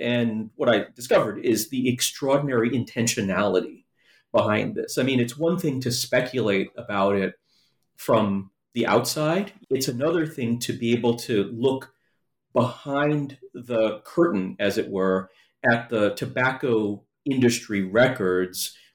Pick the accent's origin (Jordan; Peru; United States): United States; New York City, New York; I do start the book by reflecting on growing up in New York City in the 1970s.